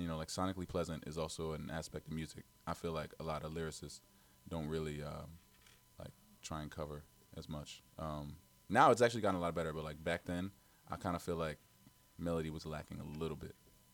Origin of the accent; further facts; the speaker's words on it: Englewood, New Jersey, United States; I'm from Englewood, New Jersey.